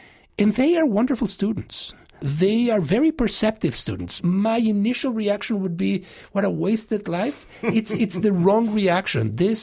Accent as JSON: {"language": "English", "country": "Mexico", "said": "I came from Mexico, but I am Jewish."}